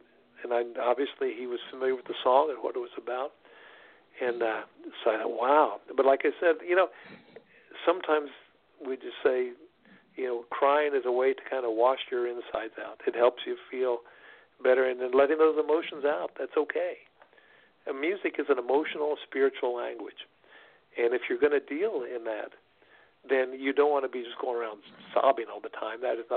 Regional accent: Gallipolis, Ohio, United States; where I grew up in Southern Ohio, a little town called Gallipolis.

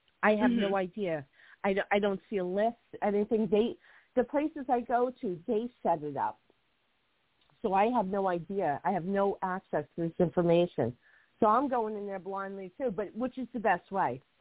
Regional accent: Hoboken, New Jersey, United States; born there; When I was a little girl, we moved to another town. I was born in Hoboken, and we moved out to another town.

